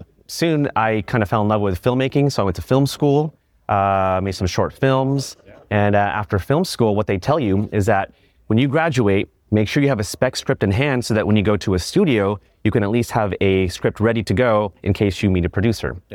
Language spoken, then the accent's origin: English; Philippines; For one, I'm Filipino, so I love being on camera.